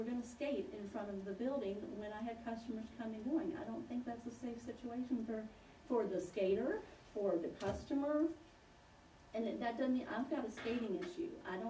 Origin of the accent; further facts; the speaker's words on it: Amherst, United States; In my youth, I grew up in Amherst.